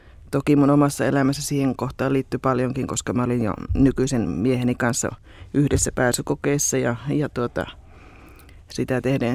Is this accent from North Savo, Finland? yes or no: yes; Pielavesi, North Savo, Finland; moved away as an adult; Mutta Pielavedellä olen syntynyt ja kasvanut ja kirjoittanut sieltä ylioppilaksi.